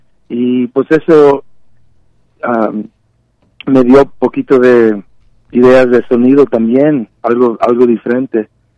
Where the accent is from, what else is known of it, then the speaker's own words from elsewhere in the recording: Fremont, California, United States; born there; yo nací en Fremont, California, y desde chiquillo yo tocaba varios instrumentos